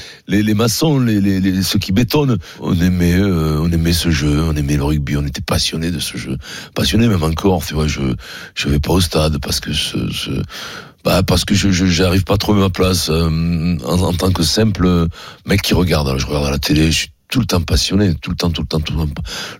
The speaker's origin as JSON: {"language": "French", "town": "Paris", "region": "Île-de-France", "country": "France", "tie": "born there", "said": "Oui, je suis né à Paris."}